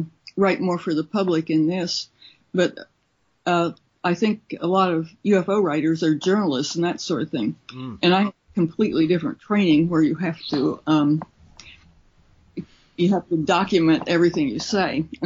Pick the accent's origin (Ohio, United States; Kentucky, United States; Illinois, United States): Ohio, United States; Columbus; ever since I was a kid, I grew up in Columbus, Ohio, where he lived